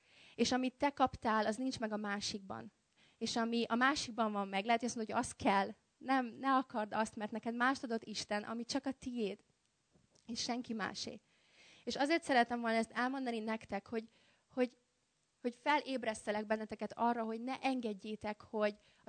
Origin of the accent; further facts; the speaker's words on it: Kiskunhalas, Bács-Kiskun, Hungary; born there; anyukám Kiskörösről származik, és én is Kiskunhalason születtem, igaz, nem laktunk ott sokat, de nagyon sokat visszajárunk Kiskörösre